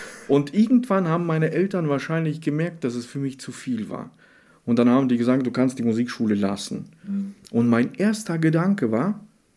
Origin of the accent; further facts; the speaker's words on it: Kyrgyzstan; now in Germany; Das ist richtig. Ich bin in Kirgisistan geboren.